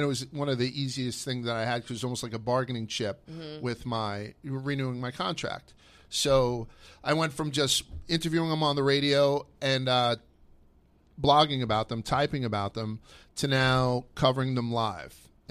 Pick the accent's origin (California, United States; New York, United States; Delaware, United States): New York, United States; Brooklyn; I grew up in Brooklyn, born in the Bronx, raised in Brooklyn.